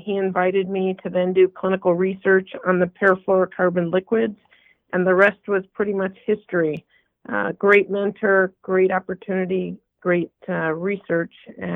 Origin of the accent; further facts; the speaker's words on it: Michigan, United States; So my practice, because I grew up in Michigan, was in Grand Blanc, which is outside of Flint, Michigan